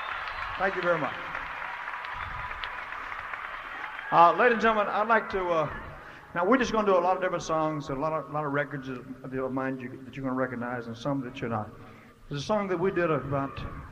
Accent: Georgia, United States; We're from Georgia.

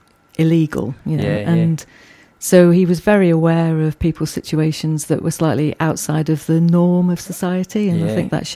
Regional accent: Sheffield, Yorkshire and the Humber, United Kingdom; also born or lived in Epping / Bradford; And then we moved here to Sheffield when I was about four or five.

